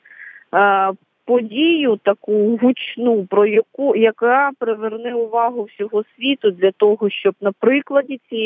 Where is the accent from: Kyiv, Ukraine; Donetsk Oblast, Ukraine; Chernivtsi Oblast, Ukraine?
Donetsk Oblast, Ukraine; я родом з Донецької області, яка зараз є, ця територія не підконтрольна з тої частини.